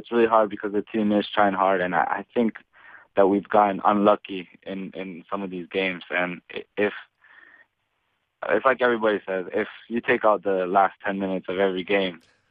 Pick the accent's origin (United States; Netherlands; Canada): Canada; Toronto, Ontario; Toronto FC, because it is my hometown club.